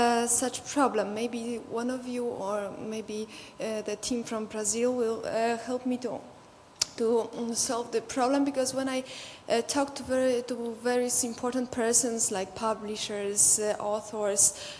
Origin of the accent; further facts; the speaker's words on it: Poland; English is a second language; I come from Poland.